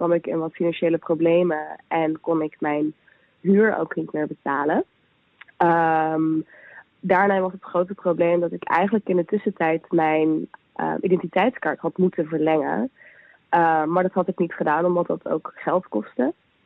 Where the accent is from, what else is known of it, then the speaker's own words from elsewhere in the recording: Rotterdam, South Holland, Netherlands; ik kom uit Rotterdam en ik ben 27 jaar oud.